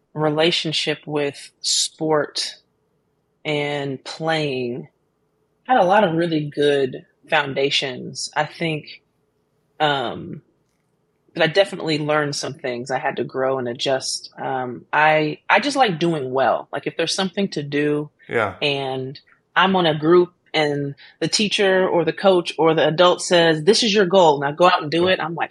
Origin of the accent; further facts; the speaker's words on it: Jefferson City, Missouri, United States; I grew up in Jefferson City, Missouri until I was 11 years old.